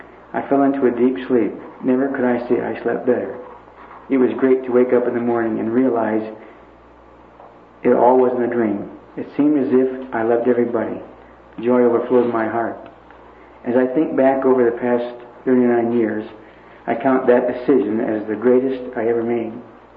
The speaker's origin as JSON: {"language": "English", "town": "Chicago", "region": "Illinois", "country": "United States", "also_born_or_lived": "Pennsylvania", "moved": "yes", "said": "We moved to Pennsylvania from Chicago during the war in 1942 when gas was rationed and tires were hard to get."}